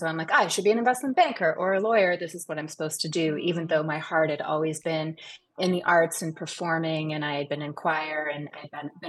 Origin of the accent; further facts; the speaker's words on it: Canada; You just think as a Canadian, you know, most people in the States are like, oh, you're Canadian.